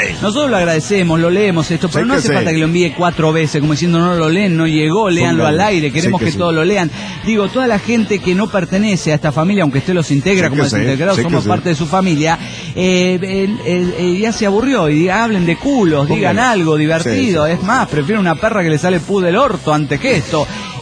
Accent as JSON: {"language": "Spanish", "region": "Mexico City", "country": "Mexico"}